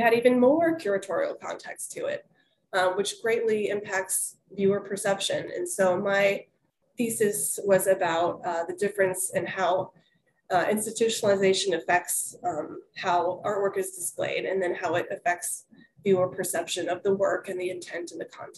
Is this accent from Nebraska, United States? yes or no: yes; Omaha, Nebraska, United States; moved away as an adult; also born or lived in Oregon; now in Morgantown, United States; I was born in Oregon, so I have a West Coast in me, but I mostly grew up in Omaha, Nebraska in the Midwest. Yeah, I moved out to Morgantown, West Virginia 7 or 8 years ago now.